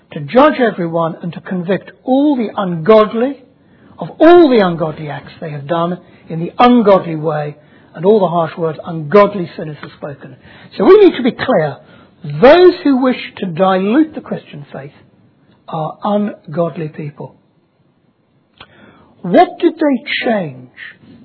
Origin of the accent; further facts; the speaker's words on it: England, United Kingdom; You see, the trouble with us is we're English, and the English want to be tolerant.